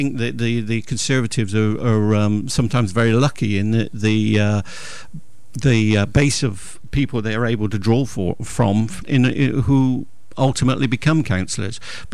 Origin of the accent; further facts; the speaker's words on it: Hartcliffe, South West England, United Kingdom; my background is completely working class. I was brought up in Hartcliffe with socialist and Labour values